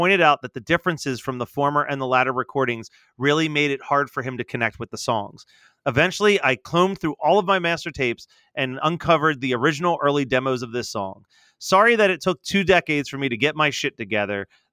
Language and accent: English; South Africa; It was never screened in my home country of South Africa